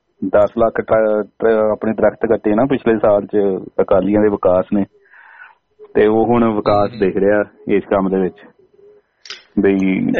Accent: Phagwara, Punjab, India; ਤੇ ਮੈਂ ਸਵੇਰੇ ਚੈੱਕ ਕੀਤਾ ਤੇ ਮੇਰੇ ਸ਼ਹਿਰ ਫਗਵਾੜੇ ਇਸ ਵੇਲੇ 32 degrees ਸੀ

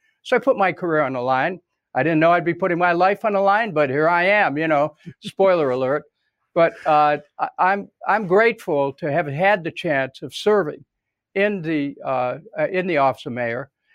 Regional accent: Cleveland, Ohio, United States; When I grew up in Cleveland, I remember in one of these apartments we were at on St. Clair Avenue, above Martha's Delicatessen at 10712 St. Clair. I was about 11 or 12 years old.

